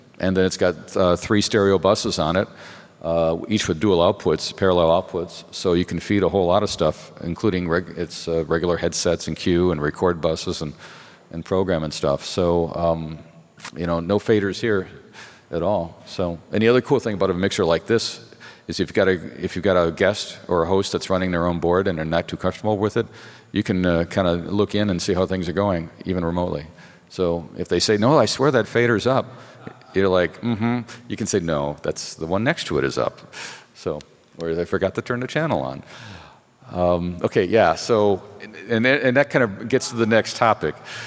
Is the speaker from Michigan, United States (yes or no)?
yes; Michigan, United States; he's actually from Michigan, my home state